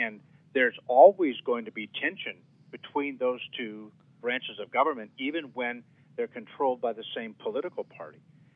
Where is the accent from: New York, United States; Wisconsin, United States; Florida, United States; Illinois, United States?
Wisconsin, United States; I'm from Northeast Wisconsin. We're one of the largest dairy and cheese producing areas in the world.